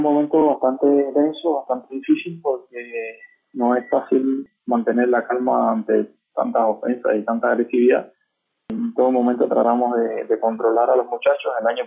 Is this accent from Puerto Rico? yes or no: no; Cuba; now in Montevideo, Uruguay; Soy un cubano que reside acá en Montevideo, Uruguay. Resido acá hace 3 años.